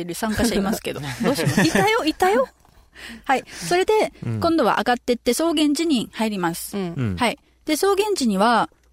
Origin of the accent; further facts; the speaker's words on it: Naha, Okinawa, Japan; 私那覇で育ってきたんだけど